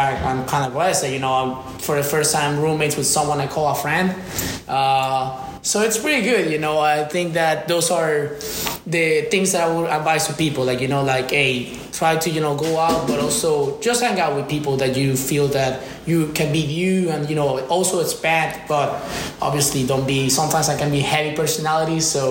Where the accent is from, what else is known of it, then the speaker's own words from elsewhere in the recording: Maracaibo, Zulia, Venezuela; I came from Venezuela, Maracaibo more specifically.